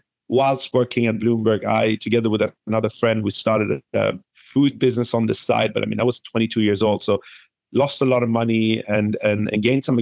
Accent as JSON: {"language": "English", "country": "Sweden", "tie": "born or raised there", "also_born_or_lived": "Iran / London", "said": "I'm originally Iranian, but my family moved to Sweden when I was two, and I grew up in Sweden. So Sweden has been my home and still is till today. But I have spent half of my life in London and half of it in Sweden, I would say."}